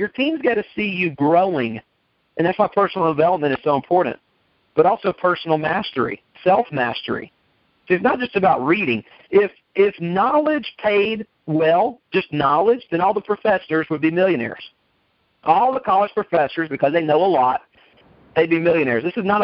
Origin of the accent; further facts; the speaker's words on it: Texas, United States; I live in Alabama and I was born and raised in Texas.